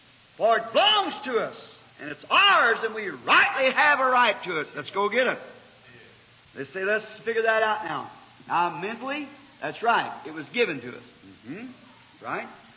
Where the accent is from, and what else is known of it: Ireland